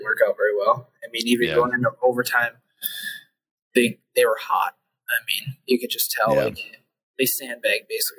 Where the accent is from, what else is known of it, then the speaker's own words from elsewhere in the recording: Marquette, Michigan, United States; Obviously, like, growing up in Marquette, I've been a huge Northern fan.